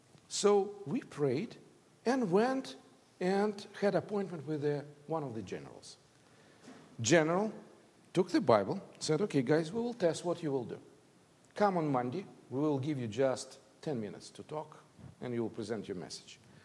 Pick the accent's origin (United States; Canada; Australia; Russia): Russia; English is a second language; I grew up in the Russia where in the church it was different compared to the present time.